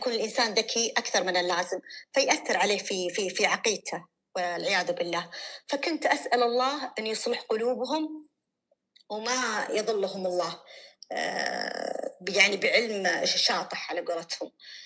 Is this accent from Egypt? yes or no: no; Kuwait; now in Saudi Arabia; أنا من الكويت.